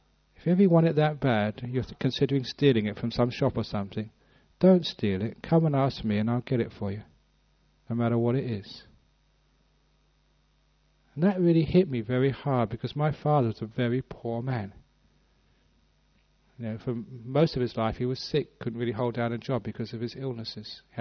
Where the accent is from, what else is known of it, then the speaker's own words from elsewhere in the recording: England, United Kingdom; look, you can do that to the Thai monks, but I'm English. Don't do it to me, please.